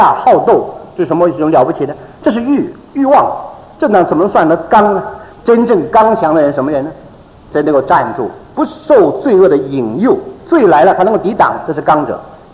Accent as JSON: {"language": "Chinese", "country": "China", "said": "我们身为中国人是有福了，得天独厚"}